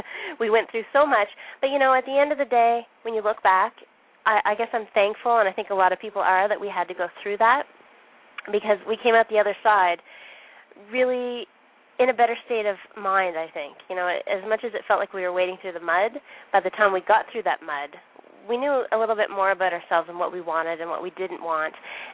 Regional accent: the Maritimes, Canada; now in Calgary, Canada; because I'm living in Calgary, and I'm actually from the Maritimes, the East Coast

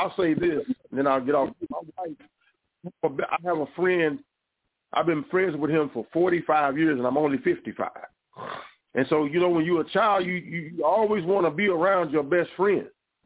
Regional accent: Tulsa, Oklahoma, United States; from Tulsa, Oklahoma. I'm Black Wall Street.

